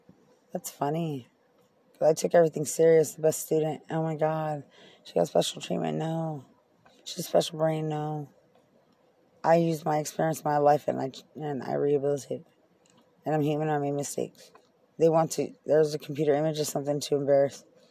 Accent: United States; I was very neutral because I'm American. I can do that.

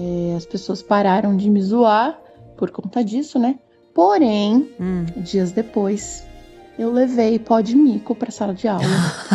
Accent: São Paulo, Brazil; eu sou daqui de São Paulo.

